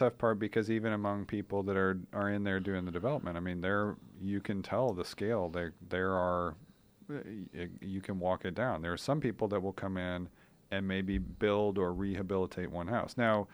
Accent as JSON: {"language": "English", "town": "Nashville", "region": "Tennessee", "country": "United States", "tie": "born or raised there", "said": "I grew up in Nashville, but we moved over there when Whitney got into Meharry"}